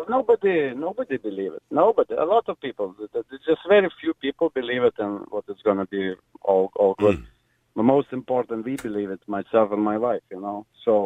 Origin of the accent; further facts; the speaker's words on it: Lithuania; English is a second language; I'm originally from Lithuania